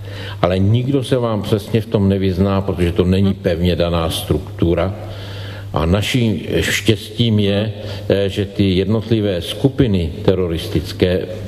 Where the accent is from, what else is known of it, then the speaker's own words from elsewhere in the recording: Hradec Králové Region, Czechia; born there; U mého rodiště se poprvé začalo prostě používat šrapnely a podobně, to je ta bitva u Hradce Králové.